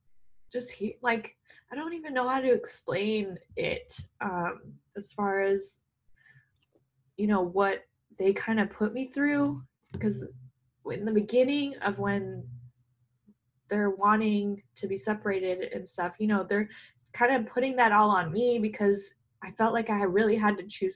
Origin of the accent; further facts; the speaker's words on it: California, United States; I grew up in Southern Orange County. So when I moved up to LA in 2015, that's when I mentally checked in.